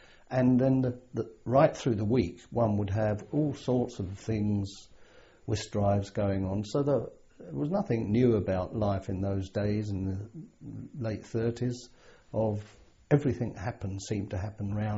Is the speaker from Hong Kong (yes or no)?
no; London, United Kingdom; born there; I was born in Hampstead, London, 1923.